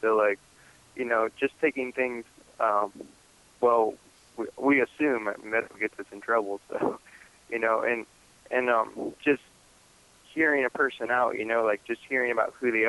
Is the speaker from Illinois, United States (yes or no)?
no; Ohio, United States; Well, there was back at home in Ohio. I read something that we had an open mic, so just in my hometown